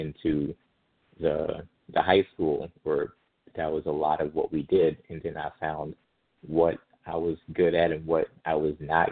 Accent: Detroit, Michigan, United States; You know, there's definitely, you know, you were an East Sider or a West Sider

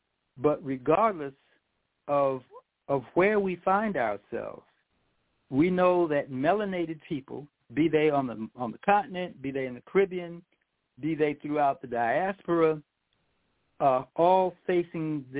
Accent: New York City, New York, United States; growing up in New York City, and many of us who grew up in integrated communities or grew up around Jewish people, you never heard the word kike mentioned.

